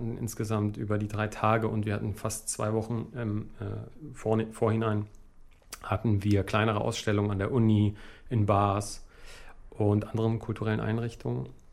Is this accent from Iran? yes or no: yes; Iran; Ich komme ursprünglich aus dem Iran